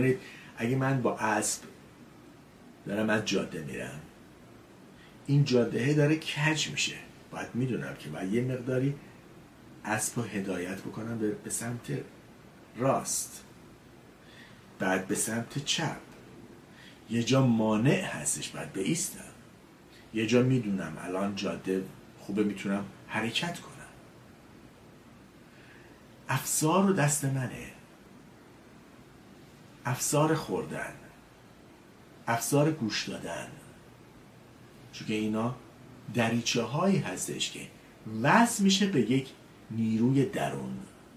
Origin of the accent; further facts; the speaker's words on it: Iran; ما ایرانی ها تمساح نمیخوریم، ما ایرانی ها مارمولک نمیخوریم، ما ایرانی هستیم.